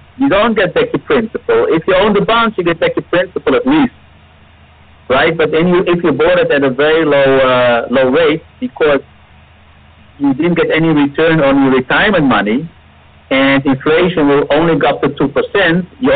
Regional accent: Amsterdam, North Holland, Netherlands; English is a second language; if you take a look at the bond market in Europe, you know I'm from Amsterdam

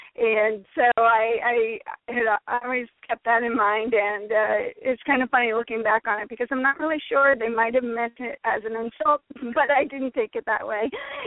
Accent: Massachusetts, United States; And so with me, I grew up in Massachusetts, went to college at Tufts University near Boston, Massachusetts.

